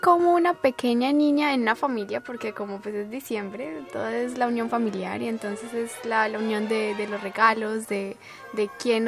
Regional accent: Colombia; now in Canada; desde Colombia, pues en Latinoamérica, no, pues en mi país sobre todo no hay muchas escuelas de danza como profesionales. Entonces yo decidí de venir aquí a Canadá

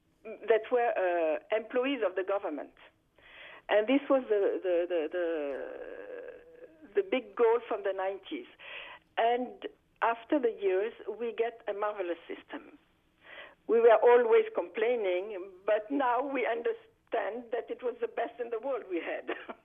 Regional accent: France; moved away; I am an immigrant. I came from France.

